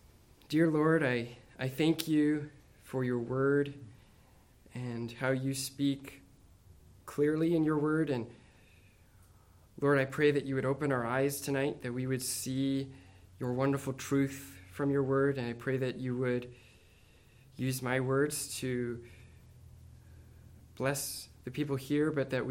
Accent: Canton, United States; also born or lived in Romania; I was adopted from Romania as a baby, and I'm thankful for growing up in a Christian home here down in Canton.

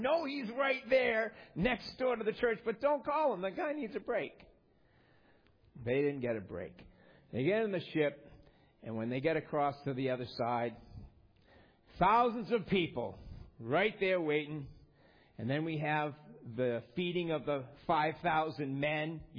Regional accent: Boston, Massachusetts, United States; Growing up in Boston, been a Red Sox fan my whole life.

